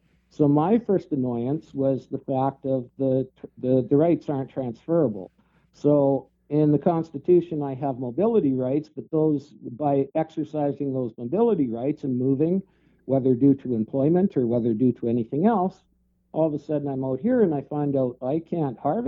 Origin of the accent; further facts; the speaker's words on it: Alberta, Canada; So I come from Alberta. I'm from the recognized, what, you know, the group that's recognizing themselves as the only Métis.